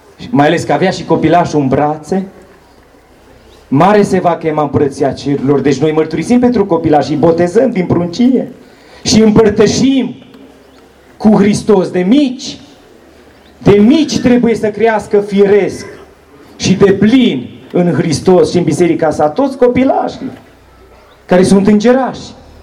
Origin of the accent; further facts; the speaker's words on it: Spermezeu, Bistrița-Năsăud, Romania; voi fi la biserica din satul meu natal, Spermezeu